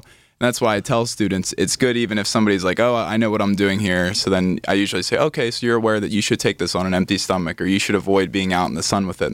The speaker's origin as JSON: {"language": "English", "town": "Scottdale", "region": "Pennsylvania", "country": "United States", "said": "Yeah, so I'm originally from Scottsdale, PA."}